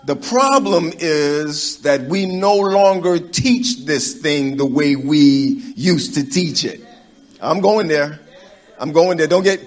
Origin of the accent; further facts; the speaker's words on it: Brooklyn, New York, United States; Oh, I'm from Brooklyn, New York. The two people that bore me come from Jamaica. One from Mandeville, one from St. James area.